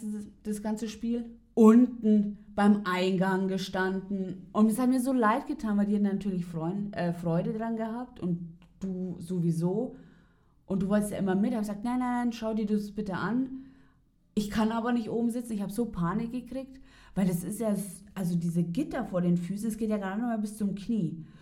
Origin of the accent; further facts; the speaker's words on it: Munich, Bavaria, Germany; born there; Man muss dazu sagen, ich bin ja in München geboren